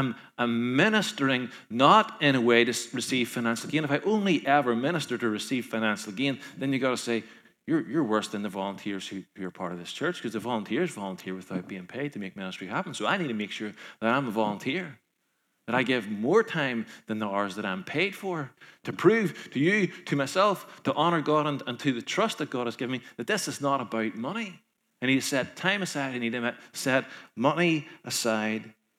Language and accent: English; Carrickfergus, Northern Ireland, United Kingdom; A loyalist feud in my hometown of Carrickfergus claimed the life of a loyalist called George Gilmore. People who I went to school with are caught up in that.